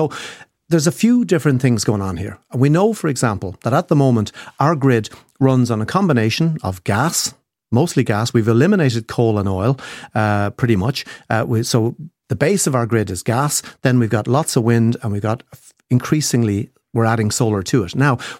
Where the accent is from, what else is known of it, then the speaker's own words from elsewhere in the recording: Kilkenny, Leinster, Ireland; Even my hometown of Kilkenny, there are plenty of 150, 200 kilowatt high-speed chargers.